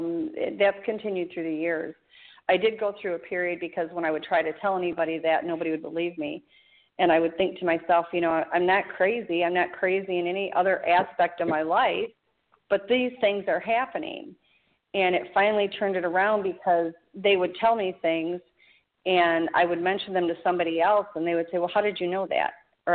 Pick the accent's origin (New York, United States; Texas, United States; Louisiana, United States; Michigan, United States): Michigan, United States; moved away as an adult; now in South Carolina, United States; I grew up in Michigan. And up until a year ago, I've always lived in Michigan. And I now am living in South Carolina.